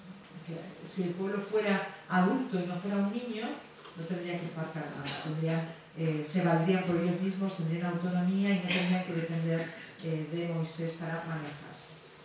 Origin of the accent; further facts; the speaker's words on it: Canary Islands, Spain; esto es de Canarias, yo soy de Canarias y va a una hora menos.